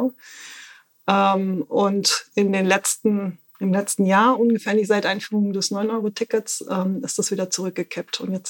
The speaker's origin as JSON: {"language": "German", "region": "Southern Germany", "country": "Germany", "said": "Ich bin eigentlich aus Süddeutschland"}